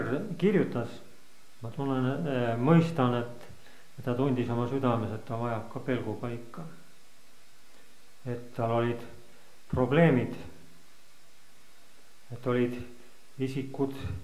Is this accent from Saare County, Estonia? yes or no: no; Tartu, Tartu County, Estonia; born there; Et olen sündinud Tartus.